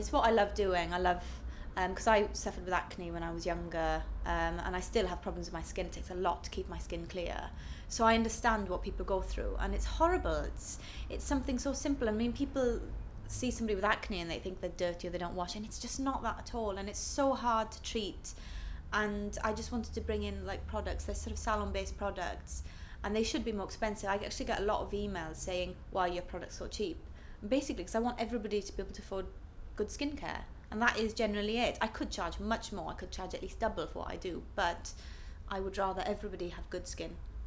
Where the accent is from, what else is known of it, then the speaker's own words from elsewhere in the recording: Saron, Wales, United Kingdom; also born or lived in London; I'm 28 and I'm from Wales, South Wales.